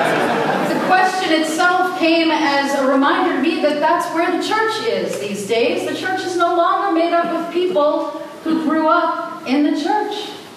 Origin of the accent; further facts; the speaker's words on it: New York, United States; In the town that I grew up in on Long Island, it was divided into the north and the south.